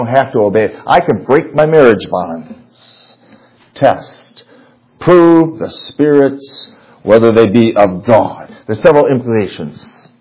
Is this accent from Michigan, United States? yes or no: yes; Michigan, United States; In the church that I grew up in Michigan